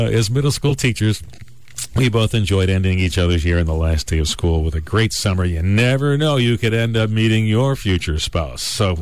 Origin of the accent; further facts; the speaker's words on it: Rochester, New York, United States; While I was born and raised in Rochester